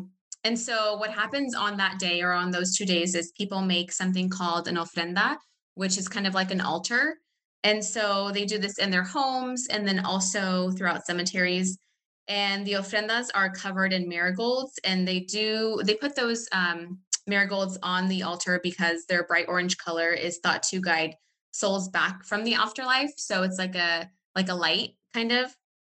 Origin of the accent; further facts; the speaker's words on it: Sacramento, California, United States; I was born and raised in Sacramento. I know it sounds boring, but I really love it here. More specifically, we are in Elk Grove.